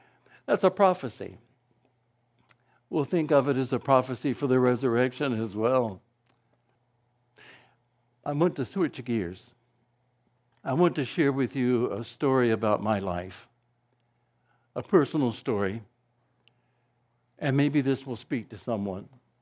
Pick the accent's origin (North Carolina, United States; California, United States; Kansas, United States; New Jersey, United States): North Carolina, United States; Rockingham; I was one of only three organists in my hometown of Rockingham.